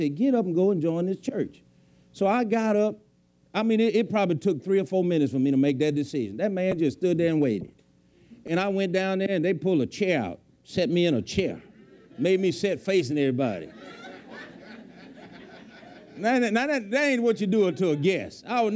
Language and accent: English; Louisiana, United States; I'm from Louisiana, I'm here for the summer.